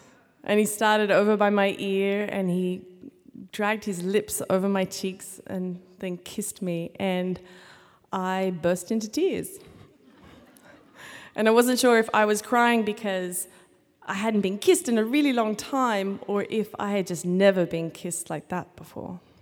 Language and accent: English; Australia; now in United States; Chuba is from Hungary. I am from Australia. When I meet Americans, the question is, where are you from?